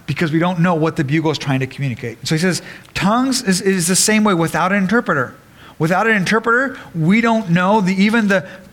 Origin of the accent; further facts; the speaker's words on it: Japan; Now, as many of you know, I grew up in Japan, and so my Japanese is rusty, but I can speak it.